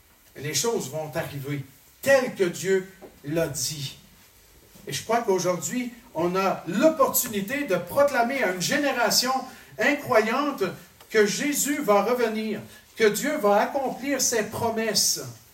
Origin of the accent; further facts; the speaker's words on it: Quebec, Canada; J'ai l'impression que c'est la même chose ici que chez nous au Québec.